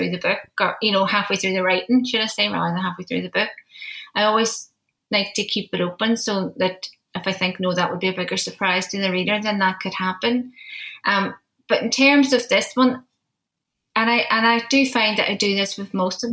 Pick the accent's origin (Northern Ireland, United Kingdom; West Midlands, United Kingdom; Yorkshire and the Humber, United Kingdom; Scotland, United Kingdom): Northern Ireland, United Kingdom; Derry; It's set in my hometown, my home city of Derry.